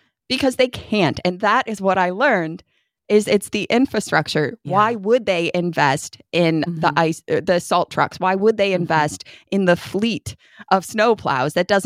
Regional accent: Northeast, United States; I grew up in the Northeast. Like that was just a part of your winter wear.

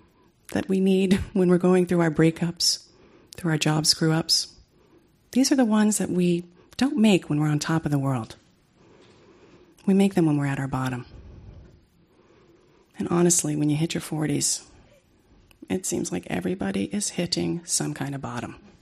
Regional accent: Brooklyn, New York, United States; I am a Sagittarius from Brooklyn.

